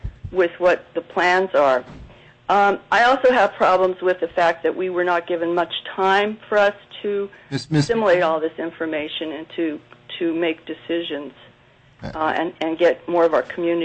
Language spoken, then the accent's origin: English; Tenakee Springs, Alaska, United States; I'm from Tenneke Springs, Alaska, and thank you very much for allowing me to testify.